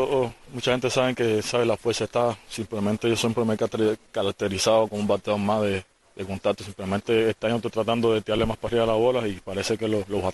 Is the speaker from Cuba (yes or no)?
yes; Cuba; moved away; salí de Cuba